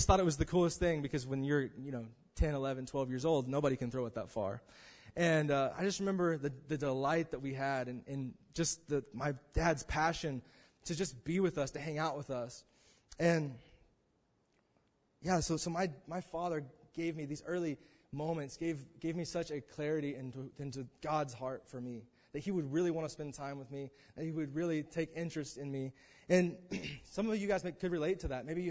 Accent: Broken Arrow, Oklahoma, United States; See, I grew up in Tulsa, Oklahoma, if you guys didn't know.

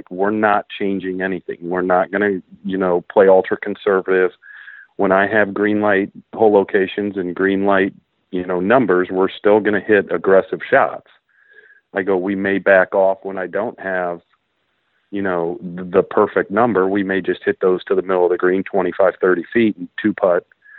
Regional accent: Ohio, United States; And, you know, growing up in Ohio, it's kind of the same weather you have over there in Illinois.

